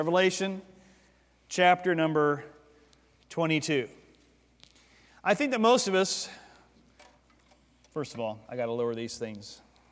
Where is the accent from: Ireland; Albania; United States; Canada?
United States; Florida; But I remember when I was a kid in my neighborhood growing up in Central Florida, there weren't many kids in the neighborhood.